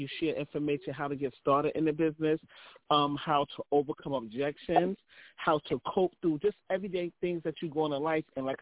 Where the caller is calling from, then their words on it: Brooklyn, New York, United States; I'm calling from Brooklyn.